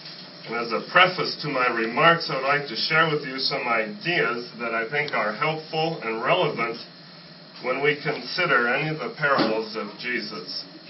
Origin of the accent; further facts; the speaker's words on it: New Mexico, United States; Well, as you know, I am from New Mexico, and in New Mexico, the Chamber of Commerce calls it the Land of Enchantment.